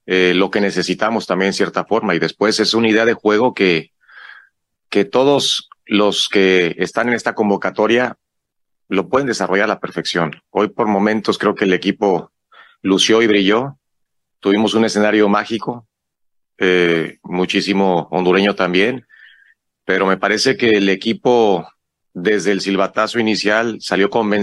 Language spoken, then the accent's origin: Spanish; Mexico; al final somos mexicanos